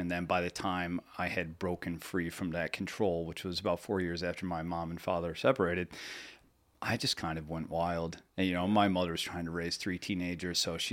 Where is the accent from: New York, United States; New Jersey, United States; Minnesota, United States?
New York, United States; Syracuse; Yeah, born and raised in Syracuse, New York. And, you know, I lived there for the first 22 years of my life.